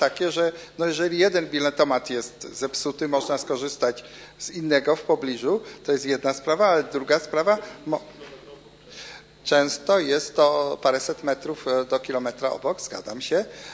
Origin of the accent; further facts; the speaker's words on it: Poznań, Greater Poland Voivodeship, Poland; jesteśmy z Poznania